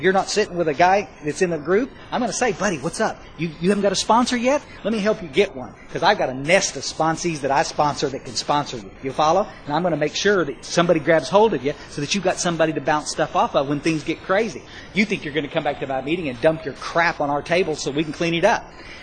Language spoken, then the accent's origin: English; Ingram, Texas, United States; what's happening in my hometown of Ingram, Texas.